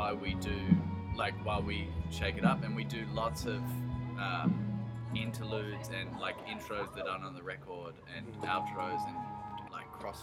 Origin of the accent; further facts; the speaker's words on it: Australia; I still feel a part of like the greater Australian, like just being Australian community. But we do feel like we have a community in Europe